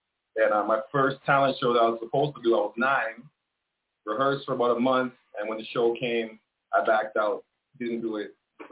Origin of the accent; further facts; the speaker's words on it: Toronto, Ontario, Canada; born there; I was born here, but my parents were born in Jamaica, so.